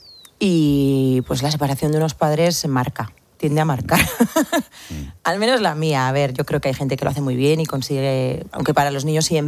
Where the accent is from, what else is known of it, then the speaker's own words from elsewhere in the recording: Rentería, Basque Country, Spain; also born or lived in San Sebastián; Yo soy de Rentería. Nací en San Sebastián. Nacíamos todos en San Sebastián. Pero sí, soy de Rentería. Pero mi familia materna son todos navarros y casi todos afincados en Puente la Reina.